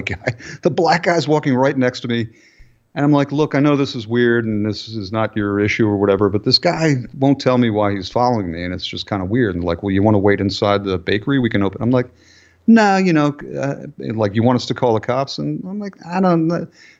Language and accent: English; Philadelphia, Pennsylvania, United States; Oh, there's my hometown. There's Philadelphia. That's Kensington.